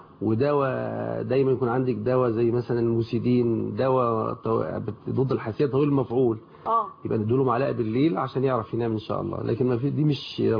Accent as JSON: {"language": "Arabic", "country": "Egypt", "said": "وانا عاوز اقول للناس ان علاج الرب الشعبي في مصر او في يعني في عندنا في مصر"}